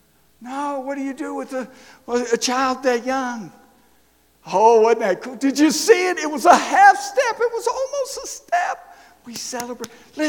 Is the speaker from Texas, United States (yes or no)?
no; Detroit, Michigan, United States; See, I grew up in Detroit. In a housing project on the west side of Detroit